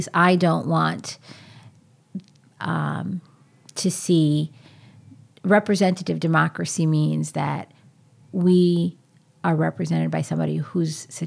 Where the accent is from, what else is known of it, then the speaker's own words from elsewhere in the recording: Troy, Michigan, United States; wasn't just because I'm from Troy